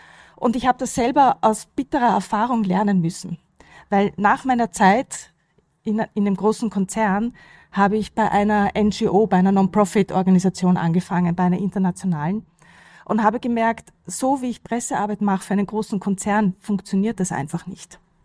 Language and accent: German; Vienna, Austria; Ich bin ja weit angereist. Ich komme aus Wien. Vielleicht hört man es ja auch ein bisschen.